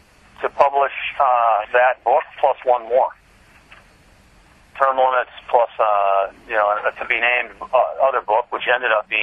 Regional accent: Minneapolis, Minnesota, United States; And in my hometown of, you know, Minneapolis, St. Paul, I get recognized.

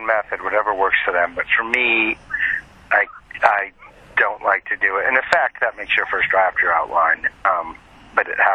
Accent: Minneapolis, Minnesota, United States; I grew up in Minneapolis. I still have a house there. My kids grew up there. It has a very Scandinavian feel to it

